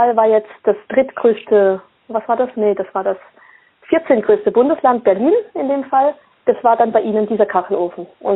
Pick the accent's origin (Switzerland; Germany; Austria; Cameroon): Switzerland; Basel, Basel-Stadt; born there; Ich bin in der Schweiz geboren, in Basel.